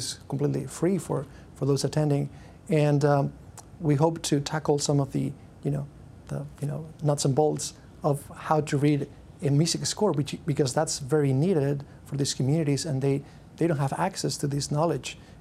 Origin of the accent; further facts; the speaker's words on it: Spain; And I'm from Spain